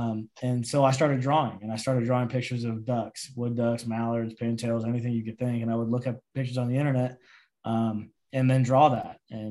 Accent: California, United States; There's a local lake in my hometown called Pina Dobe. That was the same place I would always ride my bike out. You know, so I every time I go visit back home in California

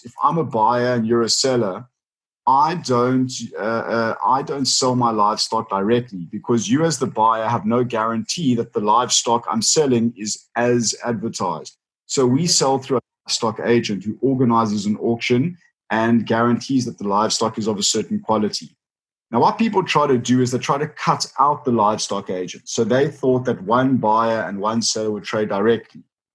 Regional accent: Cape Town, Western Cape, South Africa; I have a non-agri background. So I grew up in Cape Town.

